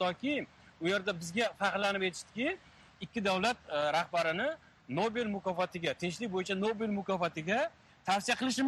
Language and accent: Uzbek; Kazakhstan; masalan, men o'zim Qozog'istonlikman. Tez-tez Qozog'istonga borib turaman